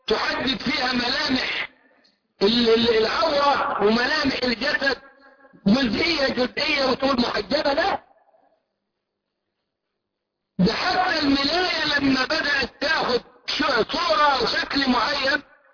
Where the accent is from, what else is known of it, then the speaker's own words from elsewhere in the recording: Upper Egypt, Egypt; رأيته عندنا في الصعيد